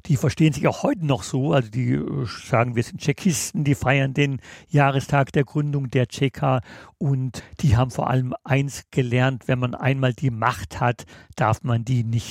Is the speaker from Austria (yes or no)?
no; West Germany, Germany; war als Westdeutscher 1 Jahr lang auf einer Kaderschule in der DDR, auf der Jugendhochschule Wilhelm Pieck, der höchsten Bildungsstätte der FDJ.